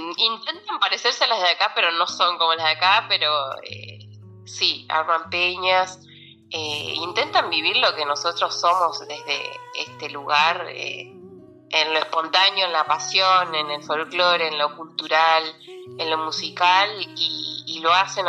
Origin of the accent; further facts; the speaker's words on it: La Plata, Buenos Aires Province, Argentina; tenía ganas de estar y de tocar en mi país, en Argentina, en mi ciudad, en La Plata.